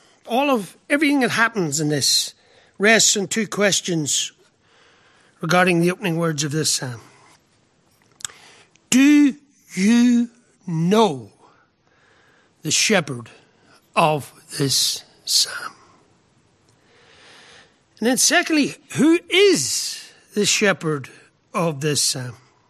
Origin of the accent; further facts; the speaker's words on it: Belfast, Northern Ireland, United Kingdom; But I grew up in Belfast in the time of the height of the Troubles, and I have lived long enough to see a form of peace restored in my dear homeland.